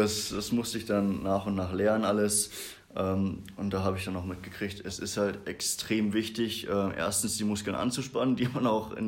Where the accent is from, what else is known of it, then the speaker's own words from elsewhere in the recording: Brakel, North Rhine-Westphalia, Germany; Ich komme aus Brakel. Also wir sind ja hier in Bad Riburg. Das sind so 20 Minuten noch weiter Richtung Niedersachsen.